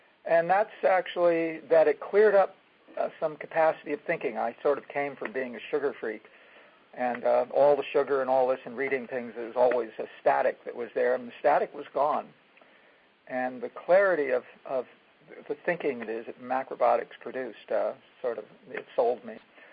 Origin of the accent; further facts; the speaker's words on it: San Francisco, California, United States; born there; I was born in 1942. I was born in the San Francisco area.